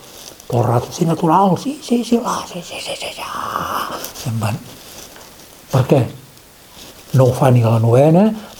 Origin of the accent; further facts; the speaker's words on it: Vilanova i la Geltrú, Catalonia, Spain; also born or lived in Sitges; sóc home de mar. Sóc home de Vilanova i Sitges, sobretot, o la casa que hi havia entre Vilanova i Sitges, que a prop de la casa de l'Eugeni d'Ors